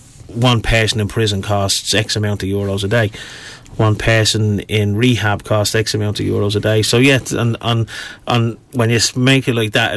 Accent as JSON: {"language": "English", "town": "Finglas", "region": "Leinster", "country": "Ireland", "tie": "born or raised there", "said": "And I've seen it when I grew up in Finglas South, when back in the 70s and 80s"}